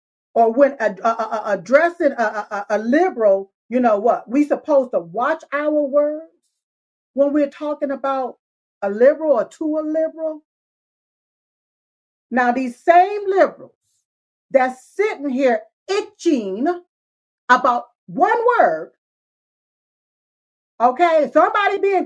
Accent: United States; born there; Even though I was born here in America

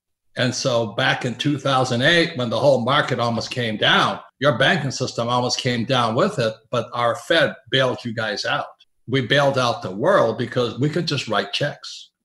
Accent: United States; I'm an American, so I use American words, but the same word is a swear word in Aussie.

